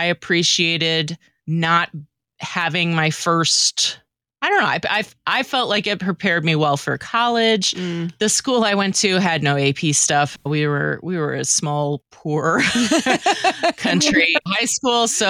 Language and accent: English; Little Rock, Arkansas, United States; also born or lived in New Orleans; When I was growing up in Little Rock, I don't know, maybe there was a Lutheran school, maybe not, but Little Rock, Arkansas is not a hotbed of Lutherans. Then we moved to New Orleans, even fewer Lutherans.